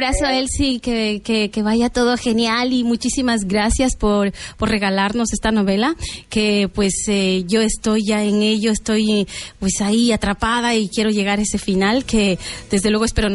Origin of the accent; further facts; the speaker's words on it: Ecuador; Así es, soy ecuatoriana, sí. Soy ecuatoriana.